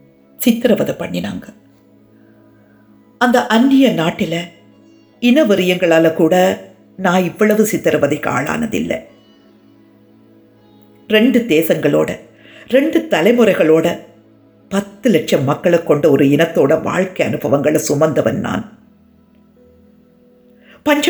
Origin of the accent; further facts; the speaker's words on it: India; born there; நான் இந்தியாவில் பிறந்தவன், பிழைப்புக்காக பிரதேசம் போனவன், இந்திய அரசாங்கத்தின் ஒப்பந்தப்படி தாயகம் திரும்பினவன். நான் அகதி இல்லை